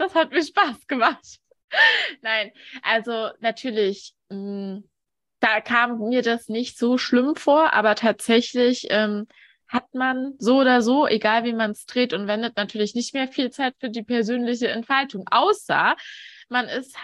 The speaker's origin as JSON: {"language": "German", "region": "eastern Germany", "country": "Germany", "said": "Naja, also ich komme ja auch aus der Ostregion Deutschlands. Und ich komme aus dem Osten."}